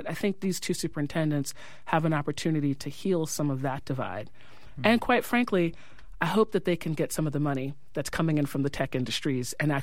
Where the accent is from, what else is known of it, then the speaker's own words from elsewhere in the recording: New York, United States; now in California, United States; I've noticed as a New Yorker coming to California.